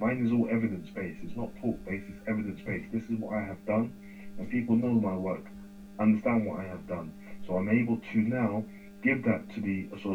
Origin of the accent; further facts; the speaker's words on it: United Kingdom; born there; UK-born Ghanaian. My mother, my dad, if you cut my blood and you see my DNA, they will tell you that I am from the Ashanti region, the Jumokati Kese.